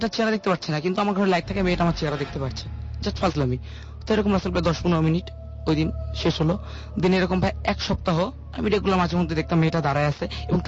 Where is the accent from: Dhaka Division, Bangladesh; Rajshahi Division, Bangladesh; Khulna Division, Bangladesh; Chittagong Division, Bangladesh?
Dhaka Division, Bangladesh; Dhaka; আমি ধানমন্ডি 15 থেকে আসছি।